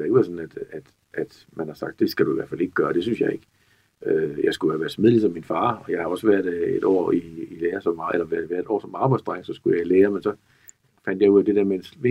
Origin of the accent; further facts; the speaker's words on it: Vejle, Region of Southern Denmark, Denmark; Jeg kommer fra Vejle oprindeligt.